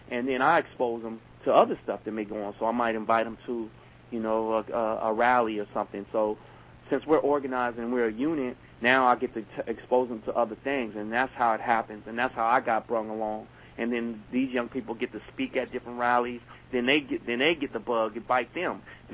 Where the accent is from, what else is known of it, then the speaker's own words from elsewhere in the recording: San Francisco, California, United States; I grew up in the Tenderloin in San Francisco.